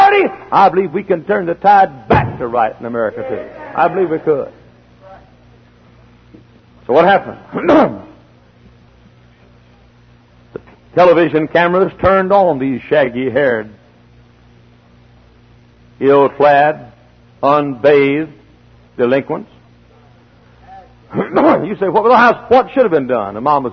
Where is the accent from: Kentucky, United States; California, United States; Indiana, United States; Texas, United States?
Texas, United States; Dallas; Town of about 100,000 people, about the size of Hammond, right outside of my hometown of Dallas.